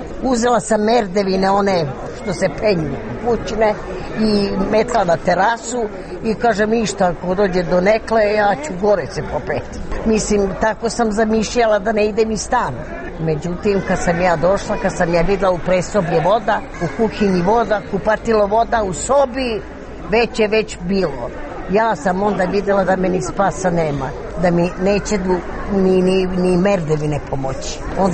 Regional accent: Obrenovac, Belgrade, Serbia; Ja sam iz Obrenovca.

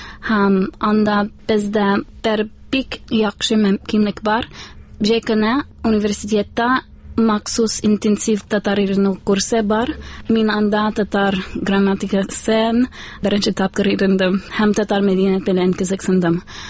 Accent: Chile; Tatar is a second language; мин Чилидан, хәзер татарша өйрәнәм һәм русча өйрәнәм. Мин Америкада рус филологиясе факультетында укыйм, Аризона дәүләт университетында.

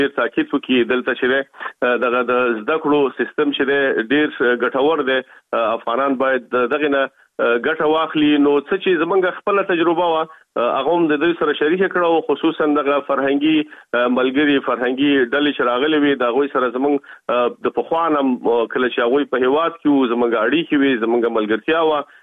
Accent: Kabul, Afghanistan; moved away as an adult; افغانستان کې خو په کابل کې مونږ اوسېدلو، او هلته زما اوبر دومره نه و. تقریبا په یو ویشکلنۍ کې زه د افغانستان نه راوتلی یم،

